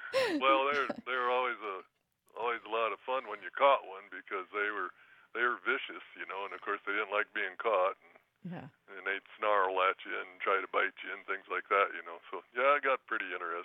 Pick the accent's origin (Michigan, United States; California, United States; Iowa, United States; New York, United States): Iowa, United States; the story I tell everybody is that I grew up in Iowa